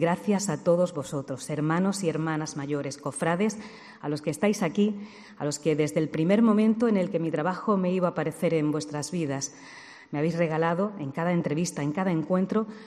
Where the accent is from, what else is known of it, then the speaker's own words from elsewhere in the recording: Dúrcal, Andalusia, Spain; Y es que en mi pueblo, en Durcal, la viví desde mi infancia